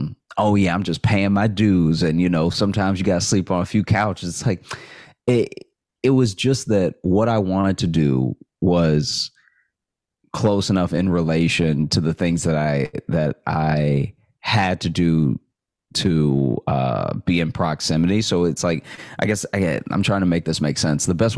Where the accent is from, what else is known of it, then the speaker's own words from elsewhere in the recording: Alexandria, Louisiana, United States; now in Chicago, United States; So I grew up in Alexandria, and I went to college in Shreveport, Louisiana. That's when I got the idea to go to Chicago.